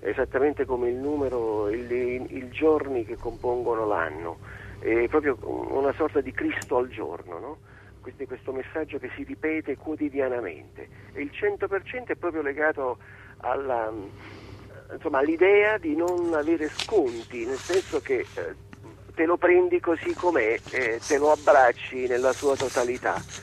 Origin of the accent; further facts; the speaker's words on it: Pozzuoli, Campania, Italy; born there; now in Assisi, Italy; Io sono vivo ad Assisi, anche se sono nato a Pozzuoli, nell'area Flegrea, ma da 16 anni vivo ad Assisi